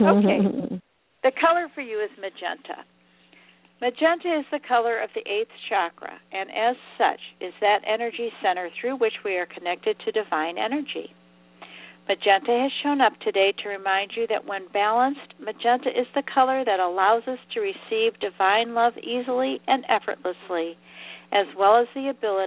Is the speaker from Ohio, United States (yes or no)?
yes; Ohio, United States; Well, I grew up in Ohio.